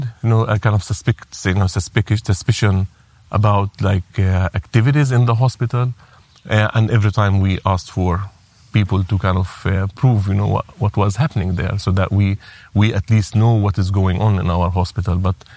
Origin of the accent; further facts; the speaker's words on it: Nazareth, Northern District, Israel; You see, I have an Israeli citizenship because I come from Nazareth, so I'm an Israeli citizen.